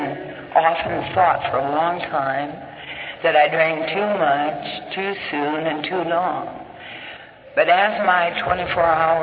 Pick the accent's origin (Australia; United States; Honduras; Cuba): United States; Washington; when I called the central office in my hometown in the state of Washington